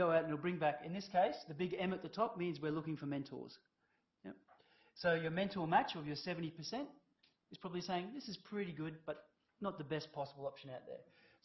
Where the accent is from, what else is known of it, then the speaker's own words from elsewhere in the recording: Queensland, Australia; I'm originally from Central Queensland. I think I'm the only actuary from Central Queensland ever.